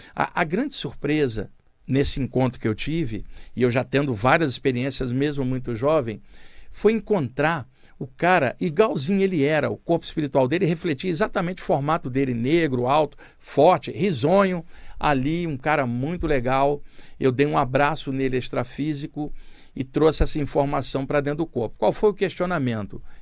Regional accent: Duque de Caxias, Rio de Janeiro, Brazil; Eu não cresci em mansão, não cresci dentro do Himalaia, nem na pirâmide, eu cresci em Duque de Caxias, na Baixada Fluminense do Rio de Janeiro.

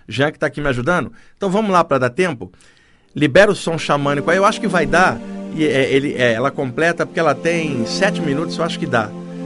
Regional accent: Rio de Janeiro, Brazil; now in São Paulo, Brazil; eu sou do Rio, e aí tem uma rinite aqui em São Paulo

